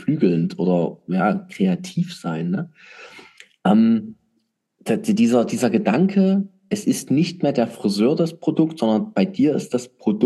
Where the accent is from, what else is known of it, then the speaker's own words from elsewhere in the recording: Saxony, Germany; accent: Saxon; Ich spreche sächsisch, also insofern.